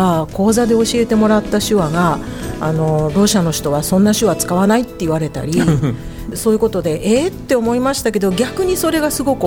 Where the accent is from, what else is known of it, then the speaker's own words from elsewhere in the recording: Nagoya, Aichi, Japan; also born or lived in Shizuoka / Gifu / Nagano; now in Toyohashi, Japan; 生まれは静岡なんですけど、うん、あと、まあ、岐阜とか長野にも小さい時住んだことありますけど、うんまあ、でも名古屋の生活が一番長いので、うん、自称名古屋人です